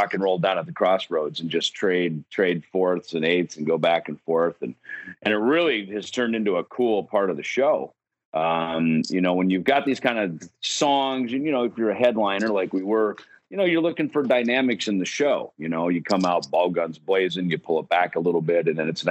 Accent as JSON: {"language": "English", "town": "Jackson", "country": "United States", "tie": "born or raised there", "said": "There's a vocational school in the town I grew up in Jackson."}